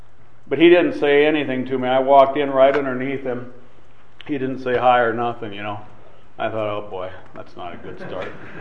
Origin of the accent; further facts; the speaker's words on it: Mead, Nebraska, United States; I grew up around Mead. Didn't hang around Ashland because they were pretty rowdy, I guess.